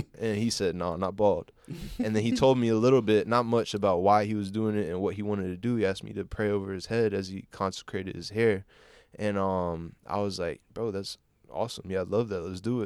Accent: Columbia, South Carolina, United States; born there; I was born in Columbia, South Carolina.

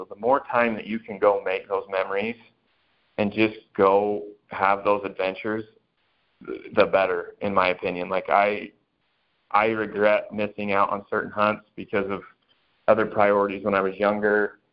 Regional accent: Utah, United States; Like, I grew up in Utah

